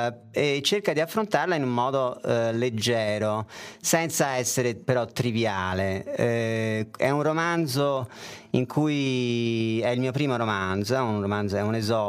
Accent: Florence, Tuscany, Italy; sono nato e cresciuto a Firenze, sono mezzo americano

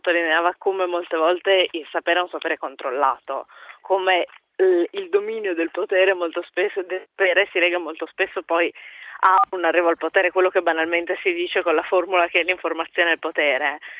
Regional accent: Pordenone, Friuli-Venezia Giulia, Italy; Io sono di Pordenone, ho studiato all'Università di Trieste

